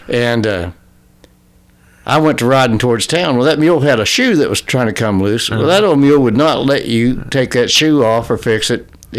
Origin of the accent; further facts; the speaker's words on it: Pennsylvania, United States; I was raised in Pennsylvania, and I wasn't too far from the Amish, and I had some Amish ancestry in me.